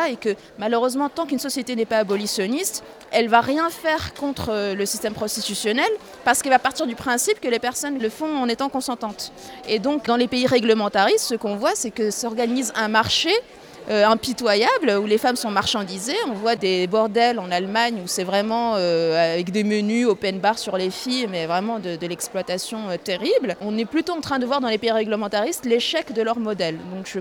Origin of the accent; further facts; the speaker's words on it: Morocco; Moi par exemple, je suis marocaine